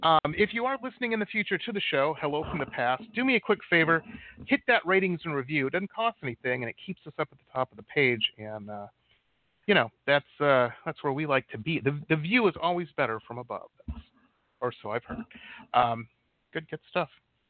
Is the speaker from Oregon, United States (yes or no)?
no; New Baltimore, Michigan, United States; And that happens to be the town that I grew up in. So I know we have a lot of listeners from my hometown of New Baltimore there.